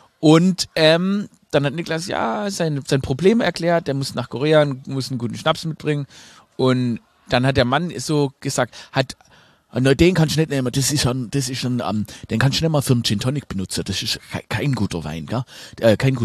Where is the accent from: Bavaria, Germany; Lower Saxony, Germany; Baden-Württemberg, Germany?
Baden-Württemberg, Germany; Stuttgart; Ich bin in Stuttgart aufgewachsen